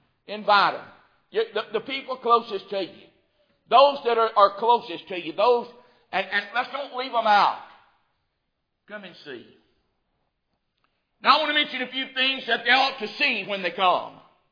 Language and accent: English; Bush, Louisiana, United States; now in Mississippi, United States; So I came from Bush, Louisiana. In fact, that's where I was born, was in Louisiana. And I got converted to Mississippi many years later.